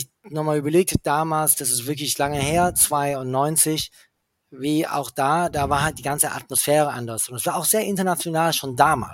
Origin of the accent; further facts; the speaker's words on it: England, United Kingdom; weil ich bin ja in England aufgewachsen